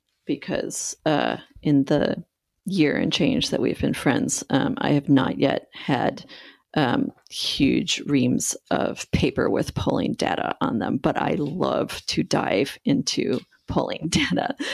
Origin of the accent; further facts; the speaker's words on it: Michigan, United States; at the same time that white women flipped all of the top positions in Michigan, my home state, I was pretty excited.